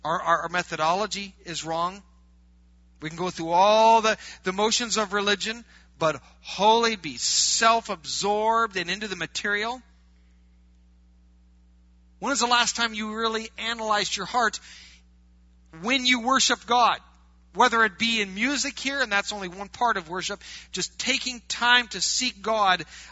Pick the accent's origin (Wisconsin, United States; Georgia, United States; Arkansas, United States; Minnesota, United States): Wisconsin, United States; We're from Wisconsin. We're not worshiping cows.